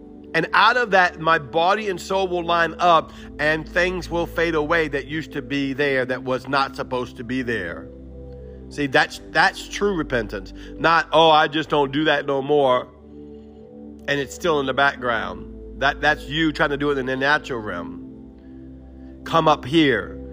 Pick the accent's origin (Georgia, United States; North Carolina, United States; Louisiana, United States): Louisiana, United States; New Orleans; I'm from New Orleans, y'all. We eat around everything, you know.